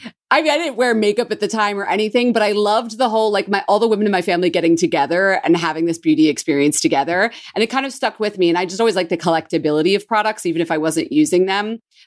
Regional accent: Philadelphia, Pennsylvania, United States; I'm from Philly, well, Northeast Philly, and I have non-existent beauty experiences.

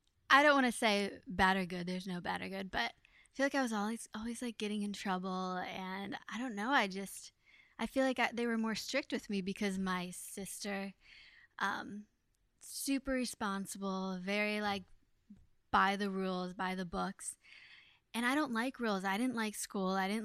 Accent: Ohio, United States; So I like growing up in Ohio because it wasn't so busy.

